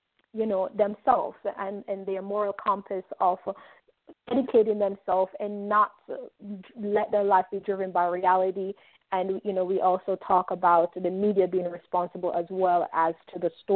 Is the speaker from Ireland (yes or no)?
no; Jamaica; for all of you who can't tell by now by my accent, I'm Jamaican